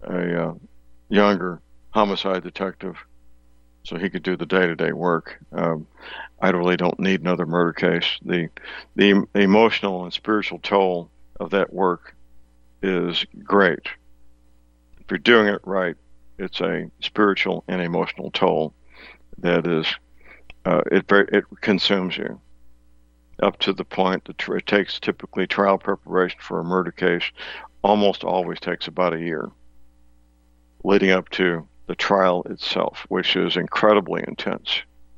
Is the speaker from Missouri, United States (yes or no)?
yes; St. Louis, Missouri, United States; I was giving speeches around my hometown, St. Louis, mostly focused on Second Amendment issues.